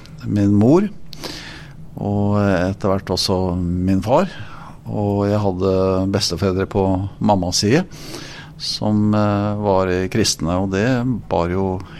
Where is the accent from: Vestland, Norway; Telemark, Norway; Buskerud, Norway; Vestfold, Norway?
Telemark, Norway; Notodden; Ja, jeg er født på Notodden i Telemark. Og vokste opp der i en metodistkirke som barn og ungdom.